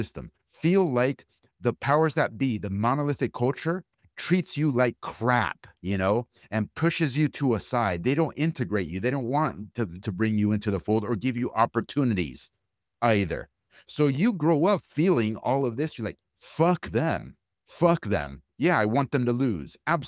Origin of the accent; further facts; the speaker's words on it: United States; I was born and raised here. I'm American through and through. Yeah, my heritage is from Argentina, but I'm American and I'm proud to be American.